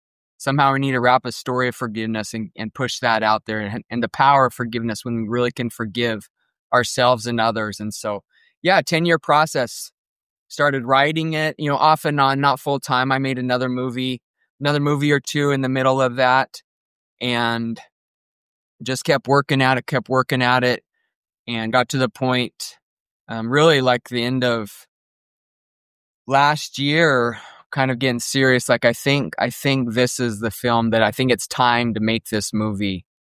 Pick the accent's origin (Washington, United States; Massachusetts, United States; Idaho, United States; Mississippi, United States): Idaho, United States; I grew up in Idaho, never knew you could go into filmmaking until I was actually in college